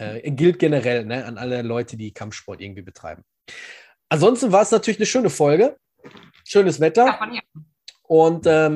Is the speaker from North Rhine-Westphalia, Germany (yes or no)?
yes; Gelsenkirchen, North Rhine-Westphalia, Germany; ich komme aus Gelsenkirchen, das ist jetzt nicht eine Stadt, die wunderschön ist.